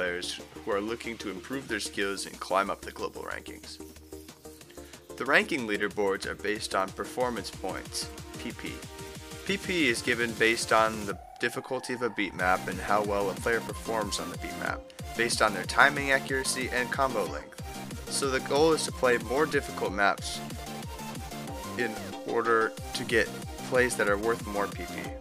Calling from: Wisconsin, United States; I'm recording from May 16th, 2021 from Wisconsin.

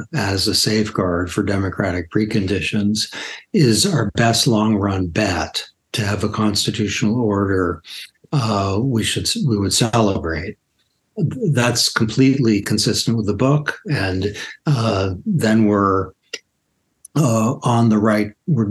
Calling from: Washington, District of Columbia, United States; I'm speaking from Washington, D.C. right now.

